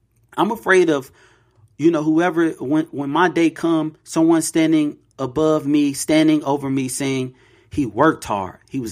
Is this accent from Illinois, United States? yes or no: yes; Chicago, Illinois, United States; WGN, you know, NBC, growing up in Chicago. So we would watch the news. We grew up very poor.